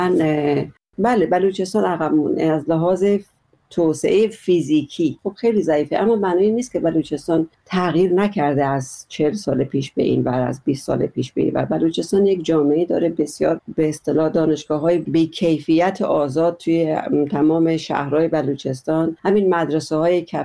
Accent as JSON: {"language": "Persian", "country": "Iran", "said": "به عنوان یه کسی که از جای دیگه هستیم که بابا ما یه بخشی از ایرانیم،"}